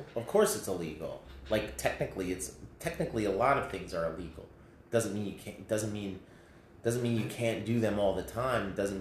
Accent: New York, United States; when I was there, I was like, I'm a New Yorker, and I was like, man, I was working over there

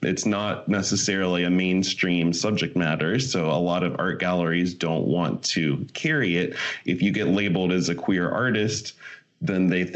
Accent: Ohio, United States; I grew up in Ohio, which is in the Midwest here in the United States. So it's a pretty conservative area.

